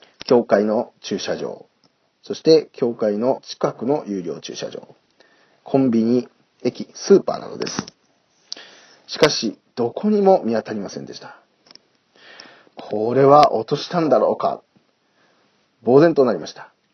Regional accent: Mie, Japan; moved away as an adult; あれは私がまだ地元三重県にいた時のことです。

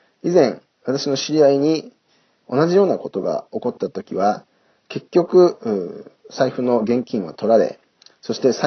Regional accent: Mie, Japan; moved away as an adult; あれは私がまだ地元三重県にいた時のことです。

